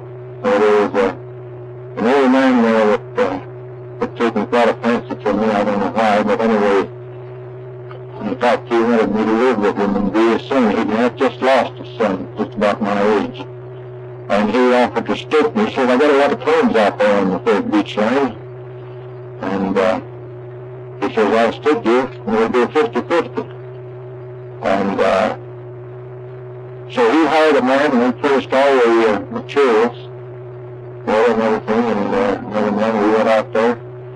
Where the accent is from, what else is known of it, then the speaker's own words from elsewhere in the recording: Seattle, Washington, United States; moved away as an adult; also born or lived in Michigan / Nebraska; now in Alaska; I was born in Michigan, 8th July, 1383. And we moved, our family moved to Nebraska about 3 or 4 years later after I was born. And my father farmed there for about 6 or 7 years. And then we moved to Seattle, where I got my formal school.